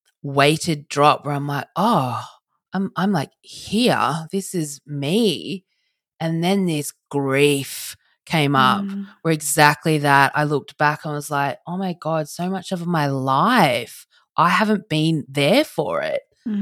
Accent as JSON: {"language": "English", "country": "Australia", "tie": "born or raised there", "said": "I've grown up in Australia. I was born in Australia."}